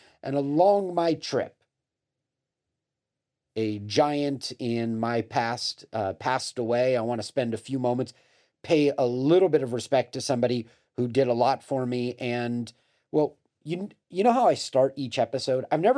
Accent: Los Angeles, California, United States; And when I grew up in Los Angeles and I would turn on the radio

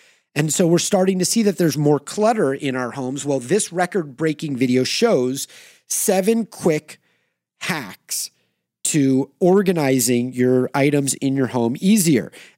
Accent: California, United States; But I grew up in California and I understand that.

